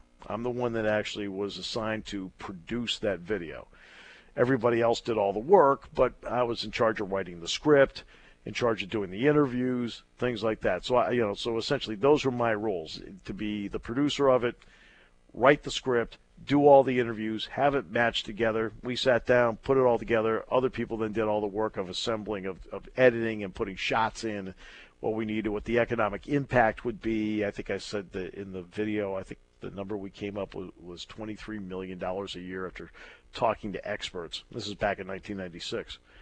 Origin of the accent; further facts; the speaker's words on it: New England, United States; I mean, I grew up and I loved college basketball growing up in New England.